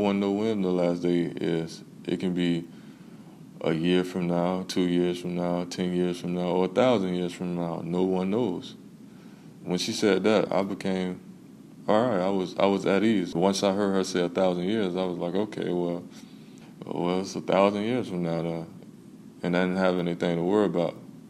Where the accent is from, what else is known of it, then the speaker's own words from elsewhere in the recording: West Palm Beach, Florida, United States; Growing up in West Palm Beach, when I was younger, like in elementary school, around about the second or third grade, I was a pretty troublesome child.